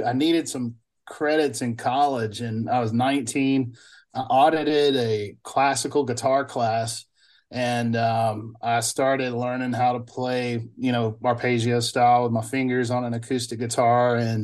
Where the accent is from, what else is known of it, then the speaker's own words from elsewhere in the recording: the South, United States; now in Canada; that's part of growing up in the South as a white kid.